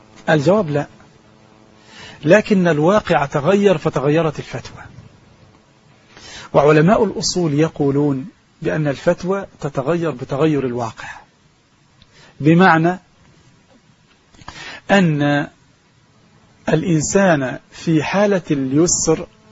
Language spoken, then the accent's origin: Arabic; Egypt; عندنا في مصر